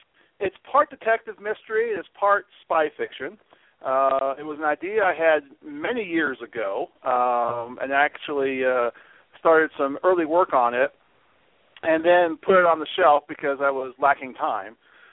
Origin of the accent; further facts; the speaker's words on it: Los Angeles, California, United States; One, I grew up in Los Angeles, and I have all these fond memories of places that are just no longer there.